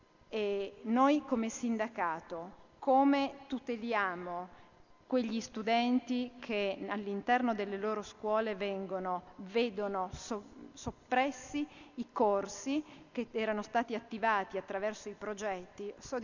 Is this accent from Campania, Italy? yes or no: no; Turin, Piedmont, Italy; io vengo dal Piemonte, sono di Torino